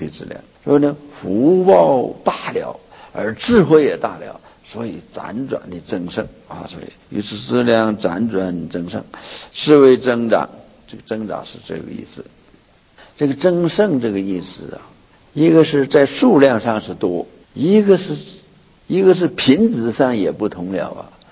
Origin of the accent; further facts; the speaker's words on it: Northeast China, China; 这个我是东北人哈，就是这个也是下大雪的地方。这个冬天呢，夏天呢，种田呢，我家里是种田的哈。